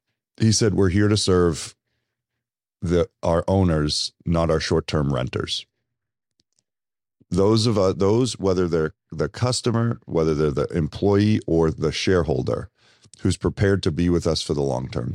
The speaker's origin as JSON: {"language": "English", "town": "Watertown", "region": "Massachusetts", "country": "United States", "tie": "born or raised there", "said": "And that's because I grew up in Watertown, Massachusetts, where we had the second highest concentration of Armenians in the country"}